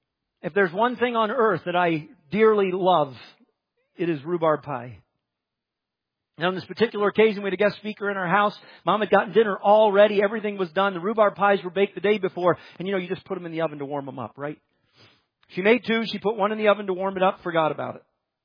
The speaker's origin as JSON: {"language": "English", "region": "Nova Scotia", "country": "Canada", "tie": "born or raised there", "said": "Our little church growing up in Nova Scotia"}